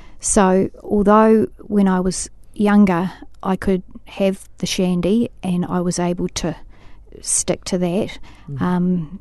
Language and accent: English; Christchurch, Canterbury, New Zealand; also born or lived in Otorohanga; I grew up in Christchurch.